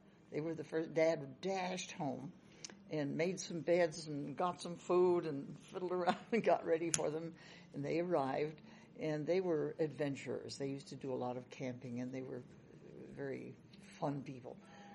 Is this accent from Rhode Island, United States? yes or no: no; La Jolla, California, United States; born there; I wasn't born on the Simpson Ranch. I was born in La Jolla, but they were living on the Simpson Ranch.